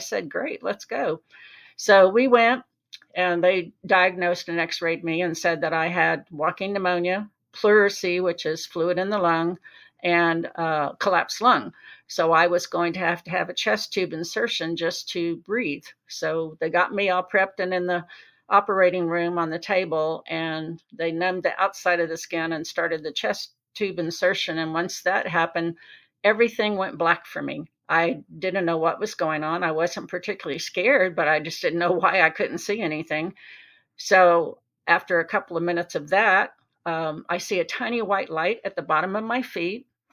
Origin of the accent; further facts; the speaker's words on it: Galveston, Texas, United States; Yes, I'm from Galveston, Texas. I was raised as a strict Irish Catholic growing up